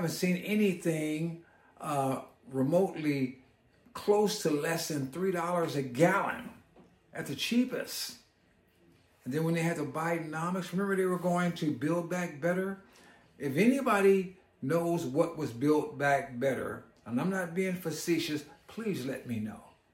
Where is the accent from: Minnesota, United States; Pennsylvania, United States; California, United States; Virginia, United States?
California, United States; And then, of course, my home state of California, they did all kinds of stuff.